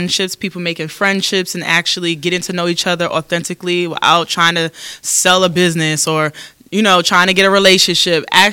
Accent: Brooklyn, New York, United States; Mm-hmm. Williamsburg, and Cooper's Projects.

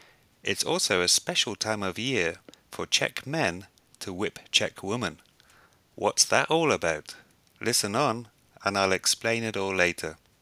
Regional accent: England, United Kingdom; To me, as an Englishman, I just think it's a strange but interesting tradition

